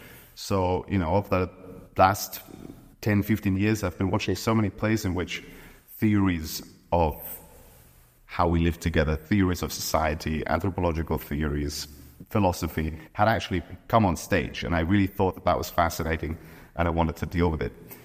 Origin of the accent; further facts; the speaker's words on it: Oberhausen, North Rhine-Westphalia, Germany; born there; English is a second language; I was born in Oberhausen, which borders Mülheim an der Ruhr.